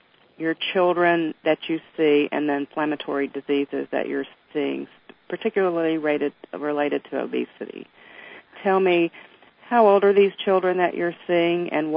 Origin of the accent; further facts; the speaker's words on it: the South, United States; because I'm from the South, so I like to eat cornbread and things like